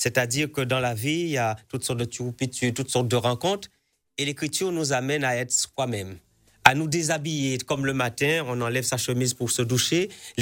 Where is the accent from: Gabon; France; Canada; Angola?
France; Guadeloupe; Je viens de Marie-Galante